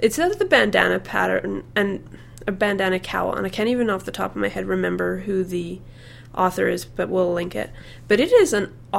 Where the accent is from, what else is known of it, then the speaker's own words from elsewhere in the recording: British Columbia, Canada; now in Calgary, Canada; I grew up in the Okanagan, and they get not as severe winter as we do.